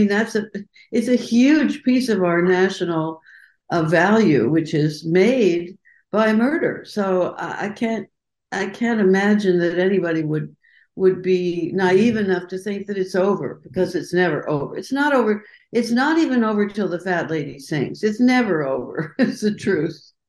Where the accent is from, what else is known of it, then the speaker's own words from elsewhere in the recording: Colorado, United States; When I was growing up in Colorado